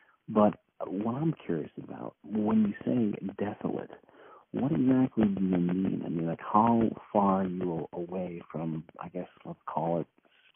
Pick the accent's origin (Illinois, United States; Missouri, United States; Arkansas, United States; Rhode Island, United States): Rhode Island, United States; You know, I'm from Rhode Island. I've lived, you know, in the, let's call it the greater Providence area, which is, you know, the capital city of Rhode Island.